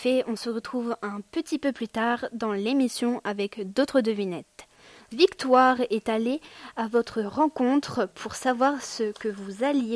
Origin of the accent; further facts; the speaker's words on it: Pays de la Loire, France; Je viens de Mayenne